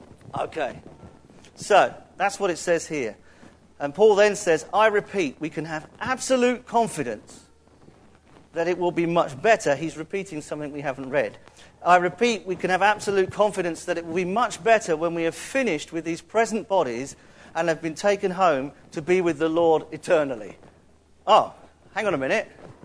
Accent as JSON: {"language": "English", "region": "London", "country": "United Kingdom", "accent": "London", "said": "not how I speak when I remember to speak correctly, instead of with my London accent."}